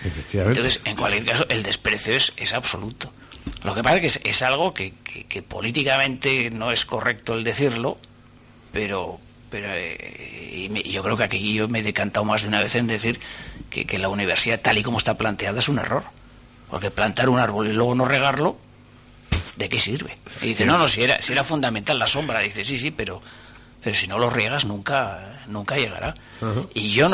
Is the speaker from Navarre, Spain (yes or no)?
yes; Pamplona, Navarre, Spain; Yo soy de Pamplona, efectivamente.